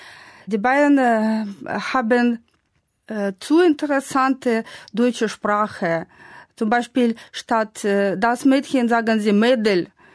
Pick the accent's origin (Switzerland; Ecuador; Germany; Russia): Russia; Novosibirsk, Novosibirsk Oblast; German is a second language; Ich komme aus Sibirien, aus Westsibirien, aus der Stadt Novosibirsk. Ich wurde im Jahre 1971 geboren. Ich arbeite an der Uni, an der Agraruni in Novosibirsk.